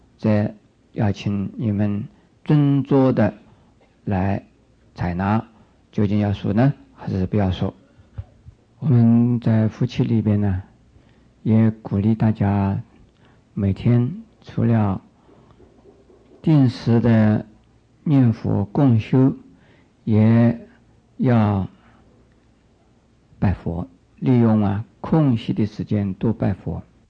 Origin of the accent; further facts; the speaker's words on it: China; 在我们中国人呢，一年有两次或者是三次呢，对祖先以及呢 已经往生了的家属和亲友做纪念，做超度。